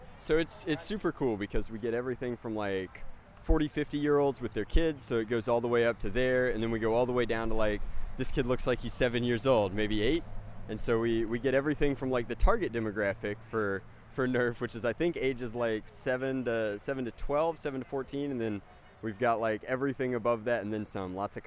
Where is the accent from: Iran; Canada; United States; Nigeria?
United States; Atlanta, Georgia; I'm from Atlanta, Georgia, and this is the SCNC.